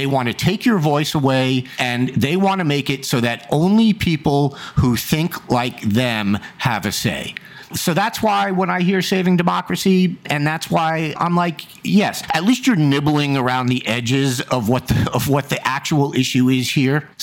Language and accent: English; New York, United States; I mean, I grew up in New York. It snowed all the damn time.